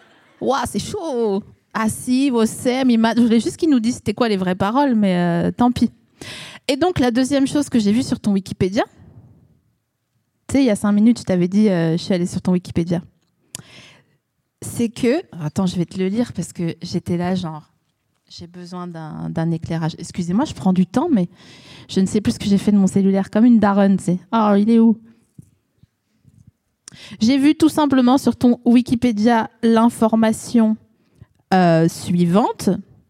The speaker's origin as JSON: {"language": "French", "region": "eastern France", "country": "France", "said": "Moi, je viens de l'Est de la France."}